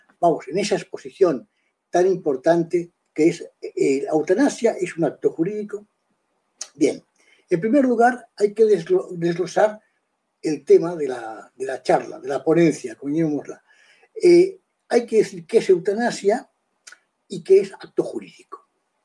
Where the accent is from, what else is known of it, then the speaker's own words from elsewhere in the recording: Girona, Catalonia, Spain; yo nací en Gerona, yo soy gerundense. Lo que pasa es que en Zaragoza estudié la carrera, etcétera, etcétera, como tú sabes, y yo soy gerundense, soy un catalán español o un español de Cataluña que practica la españolidad en Cataluña, en privado y en público.